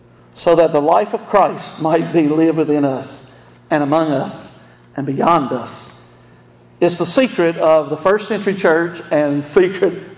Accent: North Carolina, United States; I'm from North Carolina.

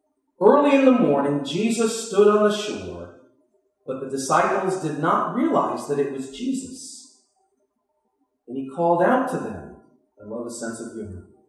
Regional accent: Massachusetts, United States; You know, I was raised in Massachusetts to be a rugged individual, a faithful Democrat. Go to the Catholic Church once a month.

